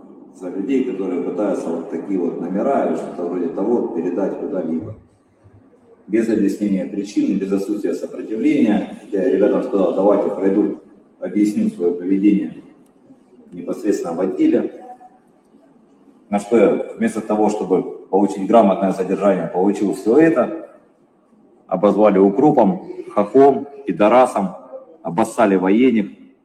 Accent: Rostov-on-Don, Rostov Oblast, Russia; Я русский человек, родился в Ростове-на-Дону. Всю жизнь здесь прожил.

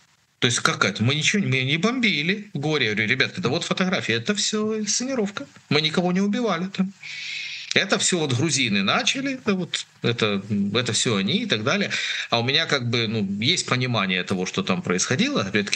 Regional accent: Ukraine; я Днепровский, да, я родился в Украине, вырос, я родился в русскоязычной семье. Но я разумею дуже там, гарно украинскую мову, я размовляю украинскую мову, да?

